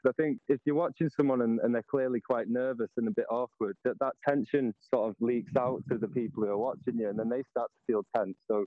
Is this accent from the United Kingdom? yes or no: yes; Glossop, East Midlands, United Kingdom; I grew up in Glossop.